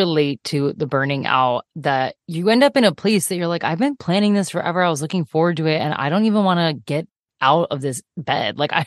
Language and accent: English; Florida, United States; Also, I'm from Florida as well.